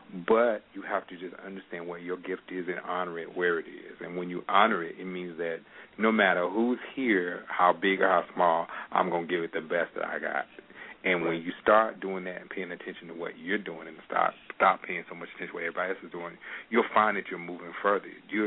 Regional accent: Gastonia, North Carolina, United States; I mean, I grew up in Gastonia, North Carolina, like a suburb of Charlotte.

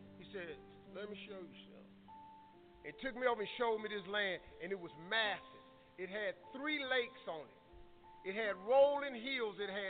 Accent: Cleveland, Ohio, United States; I'm from Cleveland.

